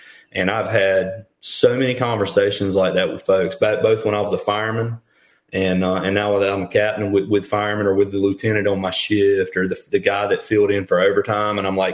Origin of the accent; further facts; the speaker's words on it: the South, United States; I grew up in the South. Everybody hears my accent. They're thinking country music, Southern rock, blah, blah. I grew up in a very diverse community.